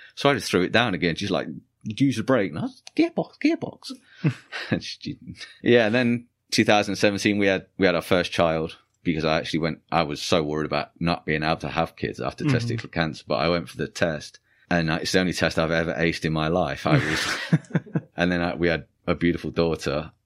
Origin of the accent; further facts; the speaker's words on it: England, United Kingdom; now in United States; I came from England